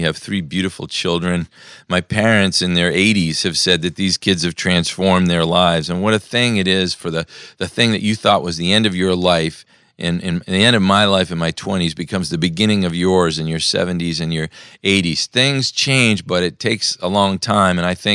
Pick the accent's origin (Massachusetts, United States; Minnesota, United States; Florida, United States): Massachusetts, United States; You know, you told me you're from Massachusetts. I'm from Massachusetts.